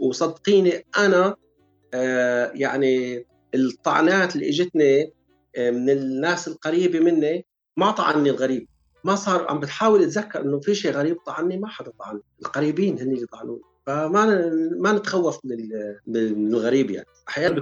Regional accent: Syria; نحن جايين من سوريا

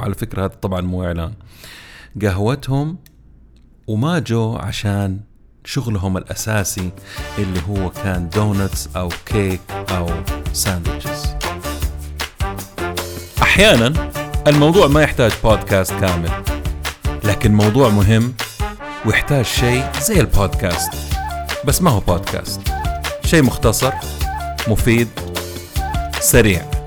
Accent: Jeddah, Makkah Province, Saudi Arabia; يعني كان عندنا في جدة محمصتين مشهورة حقت قهوة

